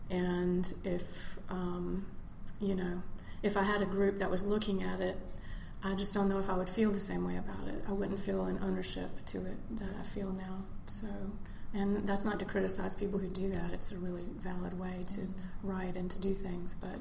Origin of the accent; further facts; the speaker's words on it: the South, United States; I think I just write through the experience of growing up in the South.